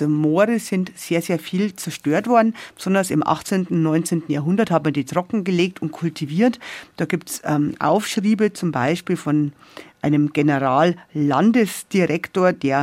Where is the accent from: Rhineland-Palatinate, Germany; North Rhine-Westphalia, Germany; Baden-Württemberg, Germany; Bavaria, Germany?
Bavaria, Germany; Und bei uns in Bayern sagt man grundsätzlich zu einem Moor Moos.